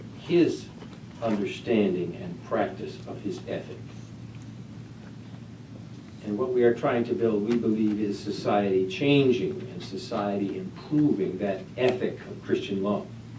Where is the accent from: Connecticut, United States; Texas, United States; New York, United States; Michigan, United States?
Michigan, United States; I grew up in Michigan, and the Great Lakes are something we're very proud of.